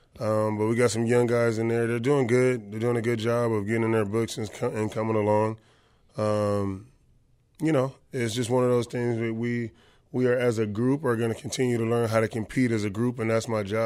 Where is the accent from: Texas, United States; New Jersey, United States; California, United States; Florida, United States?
California, United States; Long Beach; growing up in Long Beach, probably where I went to high school at. So, that community is super tight-knit.